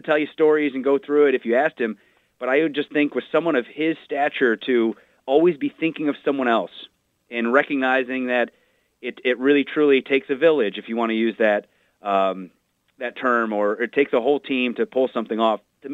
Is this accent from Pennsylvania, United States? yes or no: no; New York, United States; And I grew up in the Capital Region outside of Albany